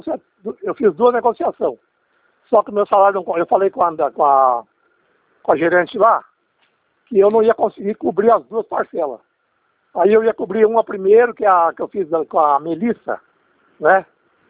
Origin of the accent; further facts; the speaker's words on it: Dourados, Mato Grosso do Sul, Brazil; sou do Dourado, Mato Grosso Sul.